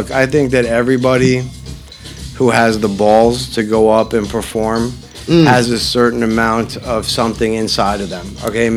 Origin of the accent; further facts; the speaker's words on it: New York, United States; moved away; also born or lived in Las Vegas, United States; I grew up in New York, so grew up on the East Coast, and then spent half my life in Vegas and the West Coast.